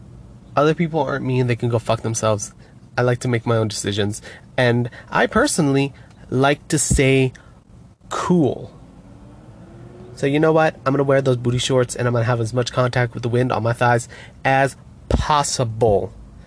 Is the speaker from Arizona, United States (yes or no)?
yes; Phoenix, Arizona, United States; I grew up in Phoenix, Arizona